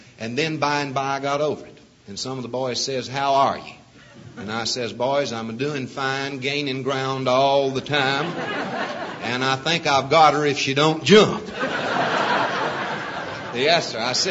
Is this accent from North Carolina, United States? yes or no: yes; North Carolina, United States; few words about North Carolina, my home state, possibly the finest state in this entire union.